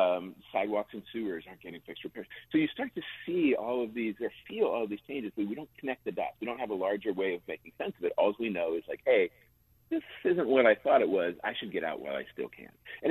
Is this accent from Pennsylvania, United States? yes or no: yes; Penn Hills, Pennsylvania, United States; And in my hometown of Penn Hills, what that looked like is the EPA and state environmental regulators getting involved